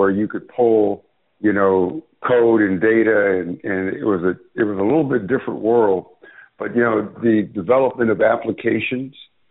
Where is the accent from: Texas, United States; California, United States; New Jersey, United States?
California, United States; I grew up in Silicon Valley.